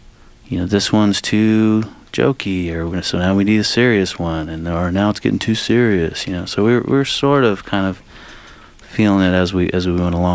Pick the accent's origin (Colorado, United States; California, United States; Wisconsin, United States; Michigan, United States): California, United States; Fresno; now in Los Angeles, United States; I'd moved from Fresno. I grew up in Fresno.